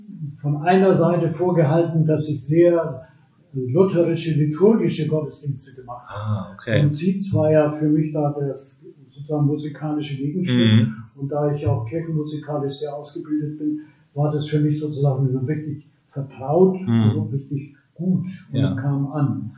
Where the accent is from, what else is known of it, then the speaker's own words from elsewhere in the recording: Neuendettelsau, Bavaria, Germany; ich komme aus Neu-Dettelsau in Mittelfranken.